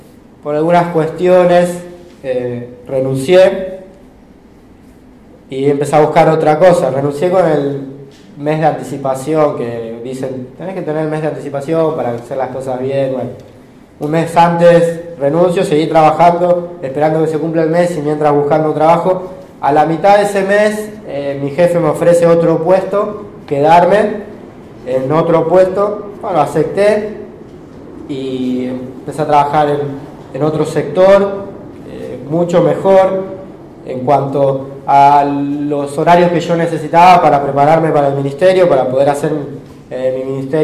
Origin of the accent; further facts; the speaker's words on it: Don Torcuato, Buenos Aires Province, Argentina; Me quedaba más cerca de casa, yo soy de Don Torcuato, de Tigre.